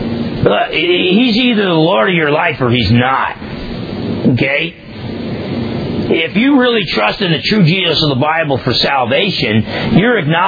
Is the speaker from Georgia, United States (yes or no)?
no; New Jersey, United States; you're the same idiot you were when you were growing up in New Jersey. He was the same guy who used to hang out on the block, thinking he was a tough guy.